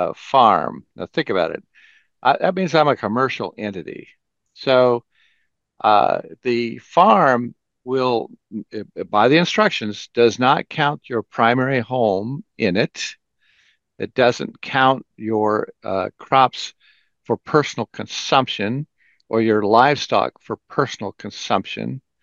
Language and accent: English; Kansas, United States; You know, I'm originally from Kansas